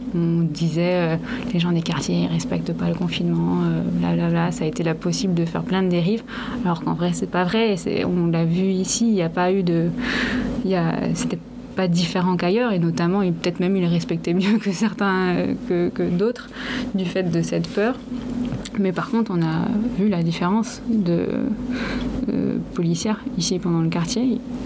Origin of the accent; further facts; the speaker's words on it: Brittany, France; Moi, je suis de Bretagne et du coup, parfois, ça me donne envie de revoir un peu les gens de là-bas.